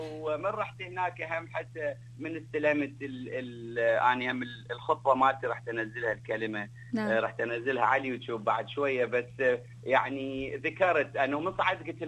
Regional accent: Iraq; also born or lived in Iran; now in Australia; لأنه أنا عراقي ولادة إيران بعد ولادة في الحرب الإيرانية العراقية. واضطرينا أنه نهاجر ونجي لأستراليا

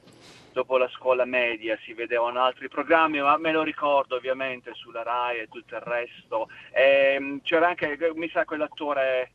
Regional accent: Bari, Apulia, Italy; Io sono di Bari.

